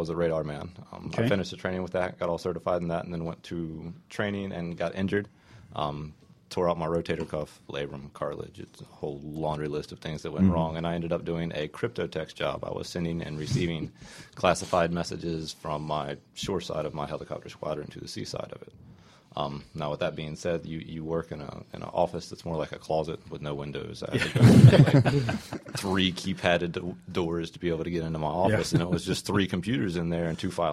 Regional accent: Raleigh, North Carolina, United States; As you said, I am from Raleigh.

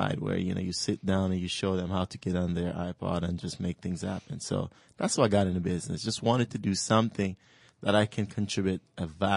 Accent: Jamaica; now in United States; I was raised in Jamaica, always technical.

